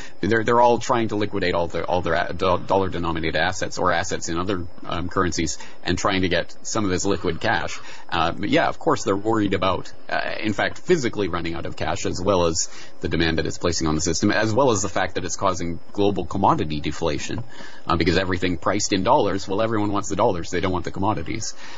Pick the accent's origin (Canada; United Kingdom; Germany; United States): Canada; now in Japan; I'm Canadian. I live in Japan.